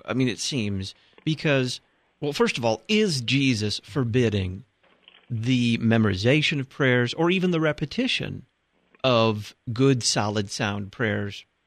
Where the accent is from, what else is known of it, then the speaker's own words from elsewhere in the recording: the South, United States; I grew up in the Bible Belt